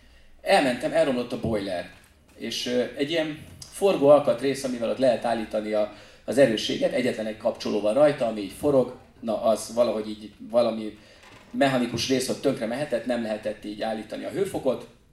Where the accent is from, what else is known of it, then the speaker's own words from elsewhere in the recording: Budapest, Hungary; Én ott nőttem fel Rákoskeresztúron, nem tudom ez kinek van meg. Annyira távoli lakótelep, ezt lényegében Zajfogónak oda kirakták Ferihegy elé.